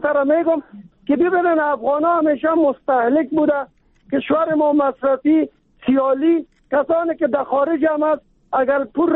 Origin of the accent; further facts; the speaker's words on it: Kabul, Afghanistan; چون ما از کابل هستیم در طول 45 سال گذشته را خوب به خاطر دارم